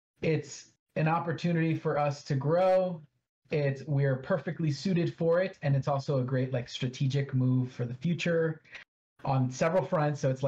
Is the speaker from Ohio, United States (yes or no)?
no; Miami, Florida, United States; So I grew up in Miami, but not like the city of Miami, like Kendall, which is a suburb of Miami.